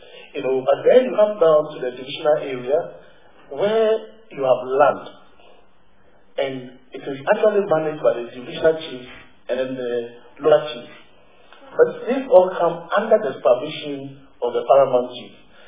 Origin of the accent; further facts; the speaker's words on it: Accra, Greater Accra, Ghana; English is a second language; I am a Ghana, I come from Accra.